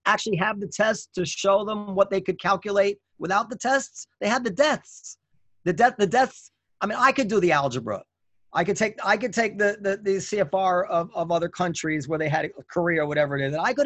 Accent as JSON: {"language": "English", "region": "New York", "country": "United States", "said": "As a New Yorker, I'm very, very resentful."}